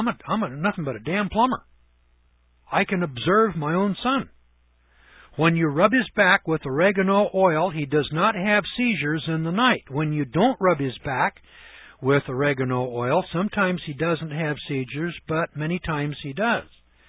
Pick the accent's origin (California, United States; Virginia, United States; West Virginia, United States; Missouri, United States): California, United States; Now I'm from California too.